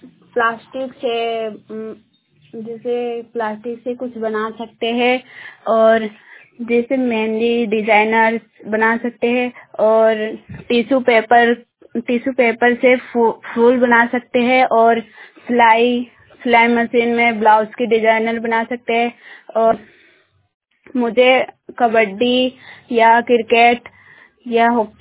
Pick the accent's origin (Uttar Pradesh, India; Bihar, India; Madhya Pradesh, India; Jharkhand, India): Bihar, India; Tekari; मेरा गांव टेकारी है।